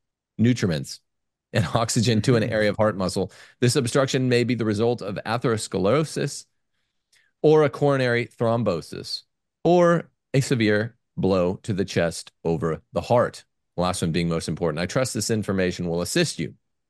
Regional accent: Stockton, California, United States; Delta Pathology Associates, Stockton, California, in my hometown.

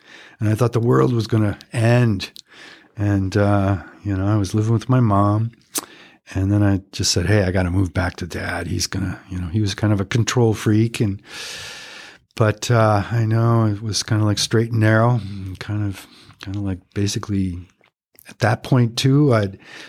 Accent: Madison, Wisconsin, United States; moved away as an adult; now in San Diego, United States; And so I come from Madison, Wisconsin. Kind of spent my first 30 years in Madison, basically on the east side.

